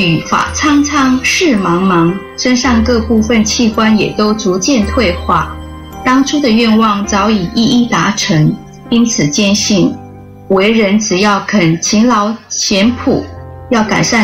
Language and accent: Chinese; Taiwan; 我是台湾人呢